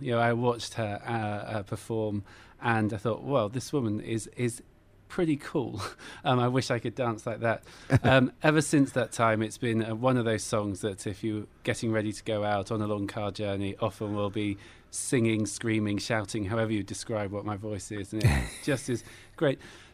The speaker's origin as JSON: {"language": "English", "region": "South West England", "country": "United Kingdom", "tie": "born or raised there", "also_born_or_lived": "Plymouth", "said": "I was born in Plymouth, which is Devon, on mm-hmm. the southwest peninsula in England, and then moved across the border into Cornwall. So pretty much at the end of our little island."}